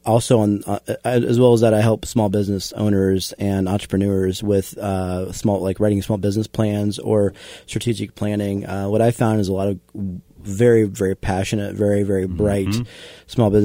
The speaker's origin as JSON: {"language": "English", "region": "Iowa", "country": "United States", "tie": "born or raised there", "also_born_or_lived": "Quincy", "said": "I was born in Quincy, but more or less raised in Iowa, very much a Midwest guy."}